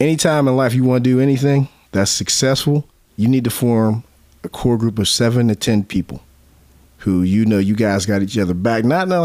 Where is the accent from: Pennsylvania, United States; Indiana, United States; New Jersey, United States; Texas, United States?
Pennsylvania, United States; McKeesport; McKeesport, I attended Centennial Elementary. Then I attended McKeesport High School. At the time I was growing up in McKeesport, the one big thing that was becoming huge was the drug game.